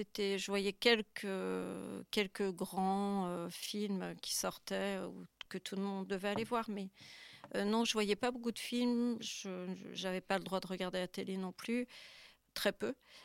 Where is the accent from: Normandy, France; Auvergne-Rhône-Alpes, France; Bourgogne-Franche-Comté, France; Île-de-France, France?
Auvergne-Rhône-Alpes, France; Lyon; Je viens de Lyon, qui est la ville qui est des Frères Lumière